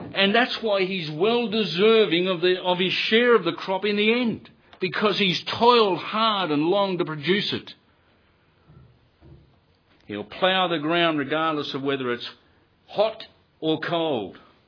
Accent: Sydney, New South Wales, Australia; Oh, we're from Sydney and we're down for our honeymoon.

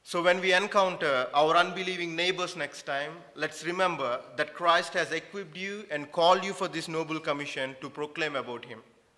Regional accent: India; I was brought up in India, so I don't know much about monarchy

